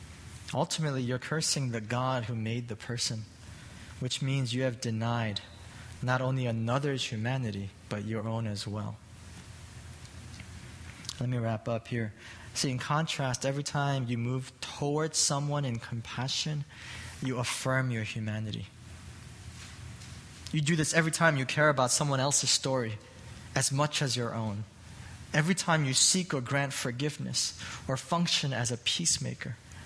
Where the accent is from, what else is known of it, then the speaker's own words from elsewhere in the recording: New York, United States; being a New Yorker of that time, a lot of us, we remember exactly where we were